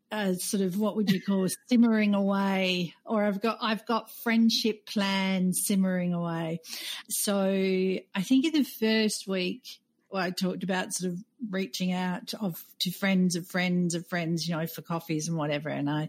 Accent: Australia; now in Doha, Qatar; I'm an Aussie expat who's based in Doha, Qatar

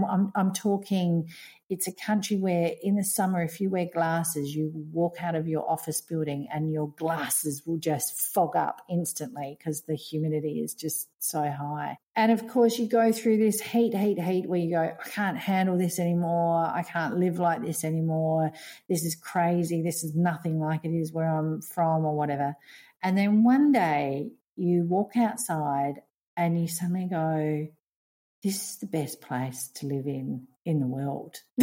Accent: Australia; now in Qatar; I'm an Aussie based here in Qatar.

